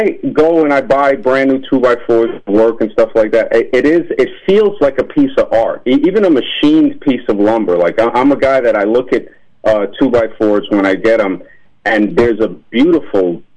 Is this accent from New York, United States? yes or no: yes; New York, United States; And here in New York, I'm from New York as well. We would stay inside, but I was one of the kids that even stayed inside on the sunny days